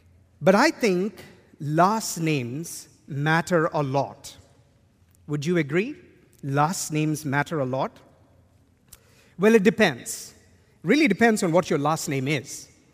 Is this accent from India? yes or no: yes; India; also born or lived in Dubai, United Arab Emirates; even though we have lived in Dubai our entire lives, we are originally from India.